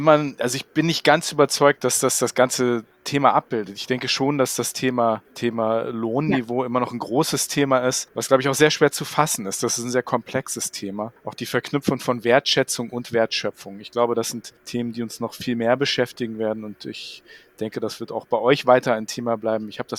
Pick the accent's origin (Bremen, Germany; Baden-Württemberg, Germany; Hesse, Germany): Hesse, Germany; Wiesbaden; Ich als gebürtiger Wiesbadener bin natürlich, wenn ich Rheingau höre, da kann ich nur sagen, ja klar